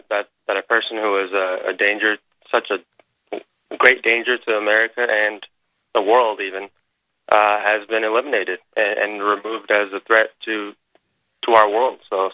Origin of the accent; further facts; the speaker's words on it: United States; as an American, I think it's it might have done good for us